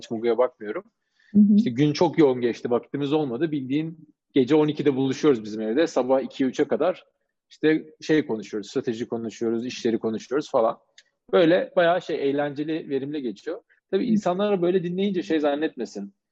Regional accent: Ankara, Turkey; now in Istanbul, Turkey; beni İstanbul'daki arkadaşlarımın çoğu hep İstanbullu biliyor yani. Kimse Ankara'da büyüdüm, Ankaralı oldum bilmiyor aslında.

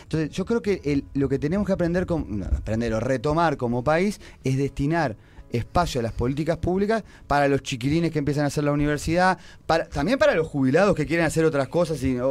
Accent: Montevideo, Uruguay; Y te parece que Montevideo es horroroso. Y si vas a un barrio, yo qué sé, yo soy de Espuro originalmente. Espuro es un barrio que podría ser un barrio de cualquier ciudad del interior.

